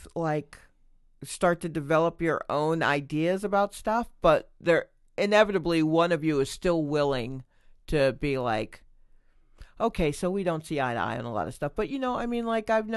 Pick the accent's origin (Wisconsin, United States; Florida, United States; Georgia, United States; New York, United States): Georgia, United States; Stone Mountain; I grew up in Stone Mountain, Georgia.